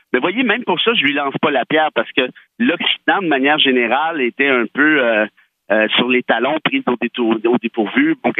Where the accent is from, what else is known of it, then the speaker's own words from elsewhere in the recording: Mont-Laurier, Quebec, Canada; born there; je suis né à Mont-Laurier, en fait, et je fais de la radio là quotidiennement